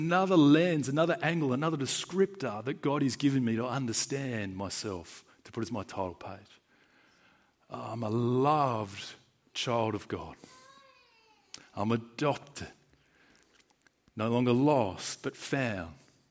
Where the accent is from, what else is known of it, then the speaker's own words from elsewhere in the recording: Australia; And so I was born in Australia. I've grown up only knowing English and speaking English.